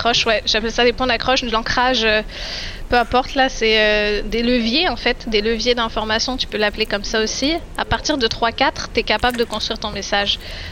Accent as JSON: {"language": "French", "country": "France", "said": "je suis française"}